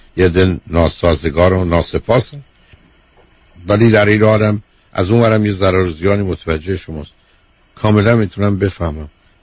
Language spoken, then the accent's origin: Persian; Iran; ما هم ایرانی هستیم